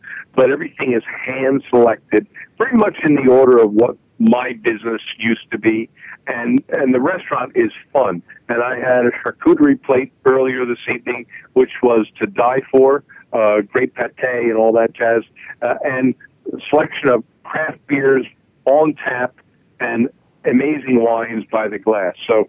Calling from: Atlantic City, New Jersey, United States; Yeah, I'm calling from a really unique spot in Atlantic City.

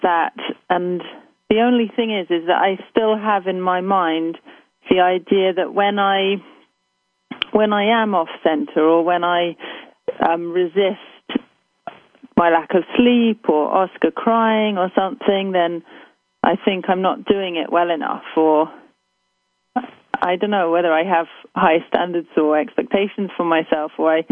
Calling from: Cambridge, East of England, United Kingdom; I'm calling from Cambridge, England.

